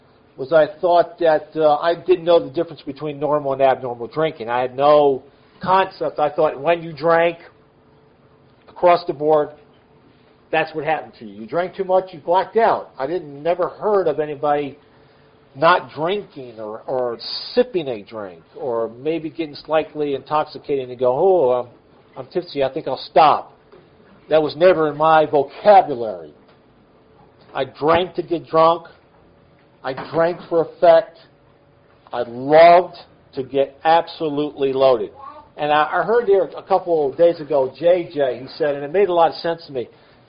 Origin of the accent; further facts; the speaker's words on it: New York, United States; also born or lived in Valdosta, Georgia; I was born here in Valdosta, Georgia. And I grew up in New York. So I'm really slightly confused native. I'm Georgia, New York.